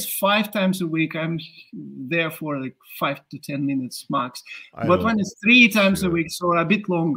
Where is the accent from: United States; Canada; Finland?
Finland; English is a second language; I'm from Finland where sauna was invented and the word sauna.